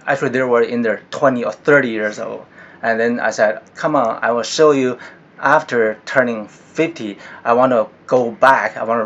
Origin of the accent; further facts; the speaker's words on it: China; English is a second language; moved away as an adult; I've been in this country for 22 years, almost 23, yeah. And I came from China, and I went to medical school in China 33 years ago.